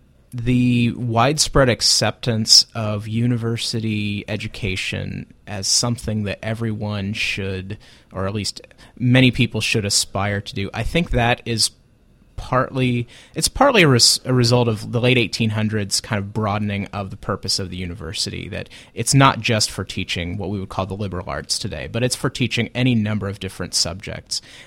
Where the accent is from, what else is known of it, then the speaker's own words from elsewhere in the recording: Illinois, United States; You know, I grew up in Illinois.